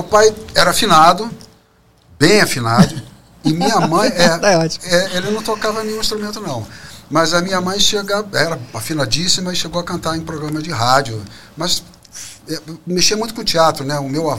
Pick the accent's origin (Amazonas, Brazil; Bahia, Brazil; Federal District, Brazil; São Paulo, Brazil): Federal District, Brazil; Brasília; moved away as an adult; also born or lived in Rio de Janeiro; Eu saí de Brasília em 77 para fazer, para cursar engenharia lá no Fundão.